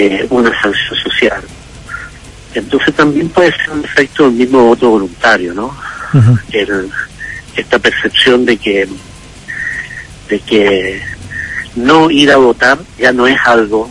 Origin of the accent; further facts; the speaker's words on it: Chile; Nosotros pensábamos como chilenos de que existía una cultura cívica bien arraigada